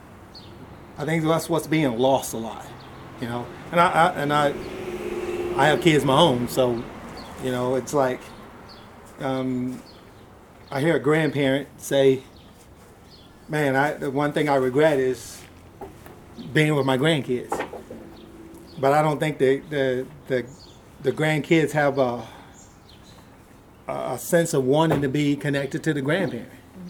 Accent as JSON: {"language": "English", "region": "Virginia", "country": "United States", "tie": "born or raised there", "said": "When I grew up in Virginia"}